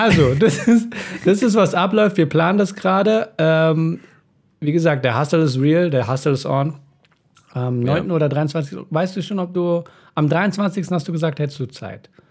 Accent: Berlin, Germany; ich komme ja aus Berlin

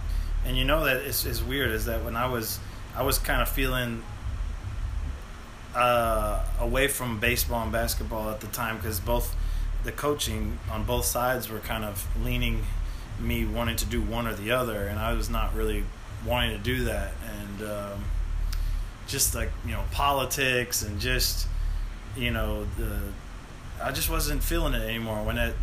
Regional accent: Spring, Texas, United States; I grew up in Spring, Texas.

